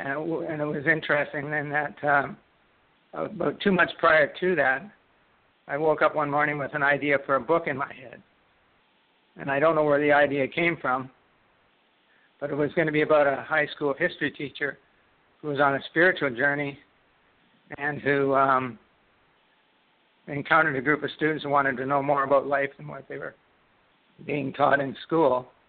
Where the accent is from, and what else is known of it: Canada